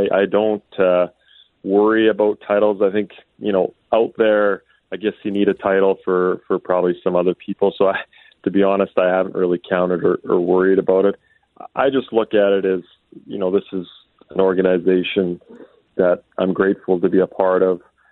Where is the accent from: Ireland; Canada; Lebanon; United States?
Canada; Regina, Saskatchewan; now in Kamloops, Canada; I grew up in Regina, watched the Pats through the 90s most of the time. And then Kamloops was you know, really my family's home. Most of my family's from here. We came here every summer.